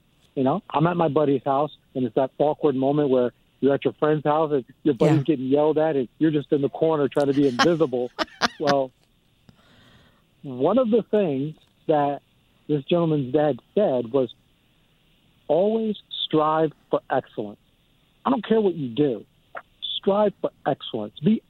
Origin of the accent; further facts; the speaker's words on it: Cleveland, Ohio, United States; Well, as I told you, I was born in Cleveland, Ohio, raised by a single parent, not my mother or my grandmother, but my great-grandmother raised me.